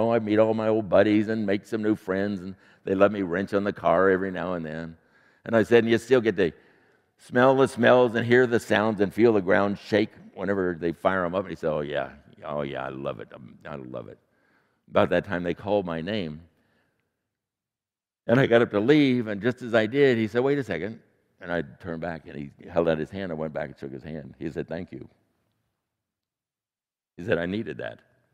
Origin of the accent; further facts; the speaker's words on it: Indianapolis, Indiana, United States; I said, really? I grew up in Indianapolis, Indiana.